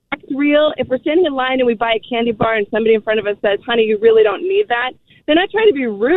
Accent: West Coast, United States; now in New Hampshire, United States; So I grew up on the West Coast and joined the Air Force right out of high school and met my husband, who grew up here in southern New Hampshire.

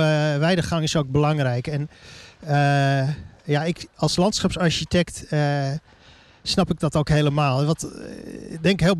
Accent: Netherlands; En ik denk dat we daar als Nederlanders, daar mogen we ook trots op zijn.

